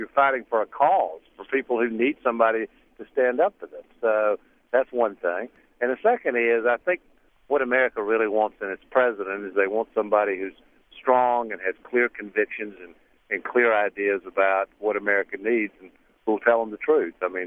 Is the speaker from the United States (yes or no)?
yes; the South, United States; back in those days when I was growing up in the South